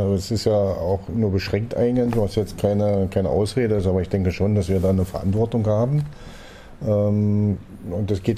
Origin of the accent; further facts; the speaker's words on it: East Germany, Germany; ich komme ja aus der DDR